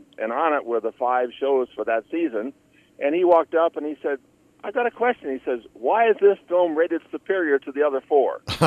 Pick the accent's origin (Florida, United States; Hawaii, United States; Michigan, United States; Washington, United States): Michigan, United States; I grew up in Michigan.